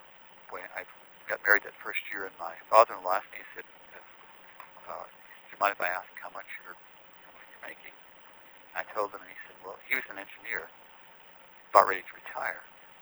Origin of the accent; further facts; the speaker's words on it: Oneonta, New York, United States; I grew up in upstate New York.